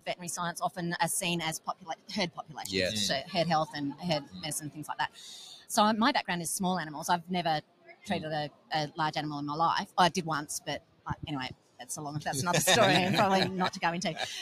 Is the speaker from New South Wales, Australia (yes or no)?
yes; Wagga Wagga, New South Wales, Australia; I am here from Wagga Wagga, sunny Wagga Wagga.